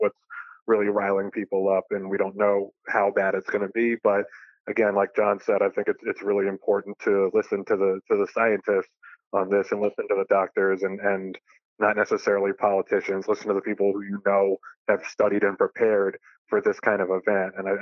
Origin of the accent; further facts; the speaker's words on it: New York, United States; You know, growing up in New York, obviously, it was a difficult thing